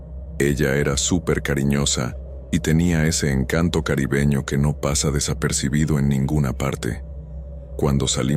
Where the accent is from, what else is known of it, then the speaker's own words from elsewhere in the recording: Pittsburgh, Pennsylvania, United States; now in Miami, United States; Soy de Pittsburgh, Pensilvania. Pero hace 5 años conocí a una hermosa chica en un viaje de vacaciones que hice con unos amigos a Miami. Y quedé tan impresionado con ella que acabé mudándome a esa ciudad.